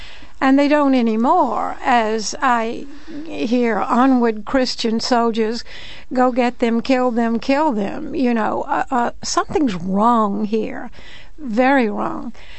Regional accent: Birmingham, Alabama, United States; I come from Birmingham, Alabama. I see you smiling. Do you offer me your sympathy?

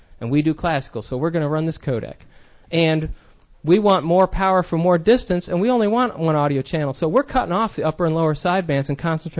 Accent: Florida, United States; of course, I remember Miami and New York because I live over there and I grew up in South Florida.

